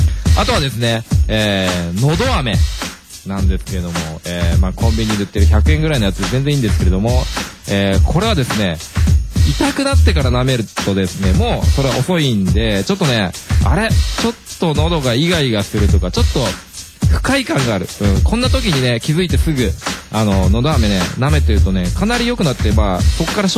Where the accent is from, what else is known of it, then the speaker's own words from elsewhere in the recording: Saitama, Japan; この日は、僕のね地元の埼玉県の県民の日って言ってね